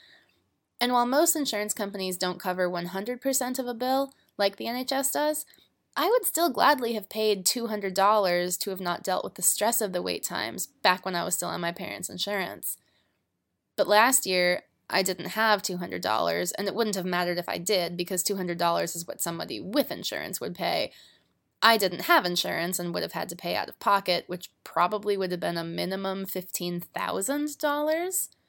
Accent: United States; moved away as an adult; if I was sent back to America without it, I literally would not be able to have it. My home country wouldn't provide me with an organ-saving operation

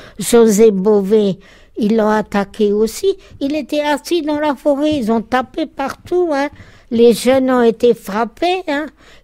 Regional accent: Mons, Grand Est, France; born there; Je suis née le 3-7-1929 à Mons, Meurthe-et-Moselle.

